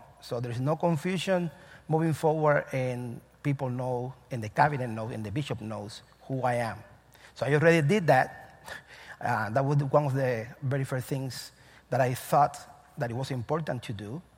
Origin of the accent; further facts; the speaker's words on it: Cuba; English is a second language; So for a second, remember that I'm from Cuba and I have an accent.